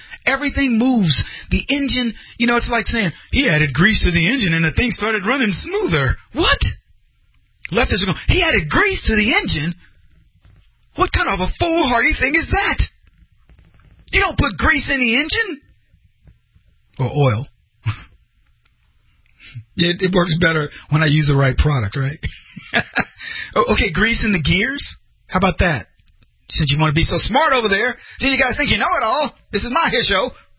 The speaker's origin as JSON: {"language": "English", "country": "United States", "said": "Being American is so much in my DNA. It's as much as me being black. It's the truth. I don't even know how to not be American."}